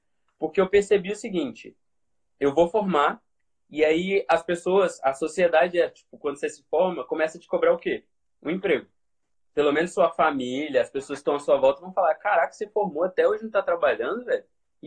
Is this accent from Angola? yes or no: no; Guarapari, Espírito Santo, Brazil; Eu sou do Espírito Santo, eu nasci em Guarapari.